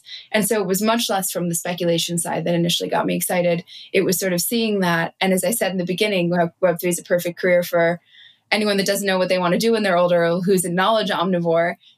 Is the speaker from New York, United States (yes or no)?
yes; New York, United States; I'm from New York originally, but I spent a lot of time in Kenya in the summers and in rural Kenya in the Rift Valley in a place called Laikipia